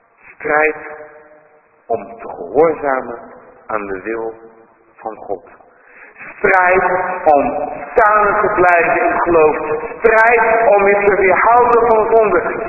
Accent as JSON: {"language": "Dutch", "town": "Rotterdam", "region": "South Holland", "country": "Netherlands", "said": "Zelf kom ik uit Rotterdam."}